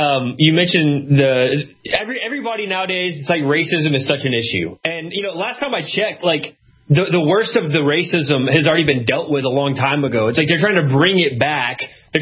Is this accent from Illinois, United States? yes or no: no; Houston, Texas, United States; Growing up outside of Houston, Texas, there was a lot of people coming in from Mexico, and I went to school with a lot of Mexicans, some really great people, by the way